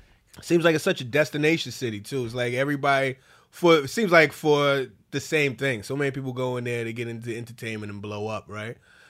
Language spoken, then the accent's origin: English; New York, United States; when I go to L.A. as a New Yorker, it feels like it's a playground